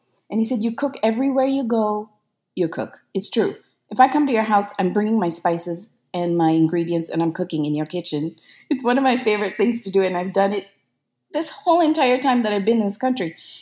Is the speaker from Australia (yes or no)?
no; Malaysia; now in Brooklyn, United States; I was born and raised in Malaysia, and now I live in Brooklyn